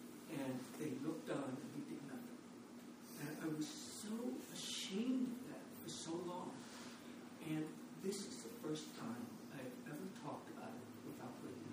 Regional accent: Kansas, United States; I was born in Kansas. I was raised in Kansas also.

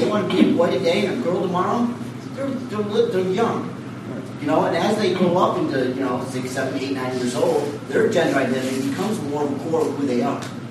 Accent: Illinois, United States; You know, in a lot of other states, like I'm from Illinois, I can't even change my birth certificate until I have surgery in the United States.

